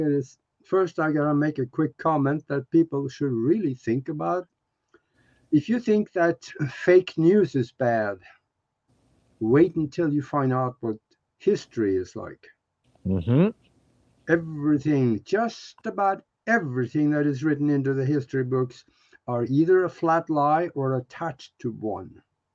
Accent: Norway; moved away as an adult; now in United States; I was born and raised in Europe, Northern Europe in Norway, and on a farm back there. And I figured out that's not what I wanted to do. So I left the country at 25, came to the US to go to flight school

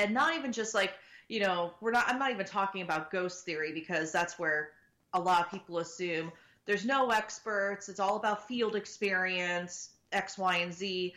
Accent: San Diego, California, United States; I'm originally from San Diego. So I was also, you know, commuting back and forth to and from

